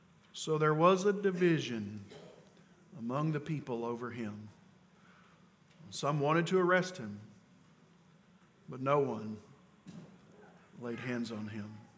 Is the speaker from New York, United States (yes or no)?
no; Richmond, Kentucky, United States; also born or lived in Danville, United States; I said, I'm actually from here. I was born in Danville, Kentucky, but I was raised in Richmond, Kentucky.